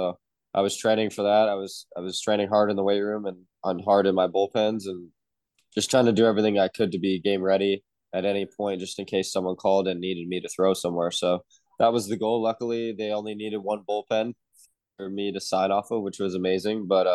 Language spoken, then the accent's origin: English; British Columbia, Canada; I'm from British Columbia, by Vancouver. So it's about a 12-hour drive from my home.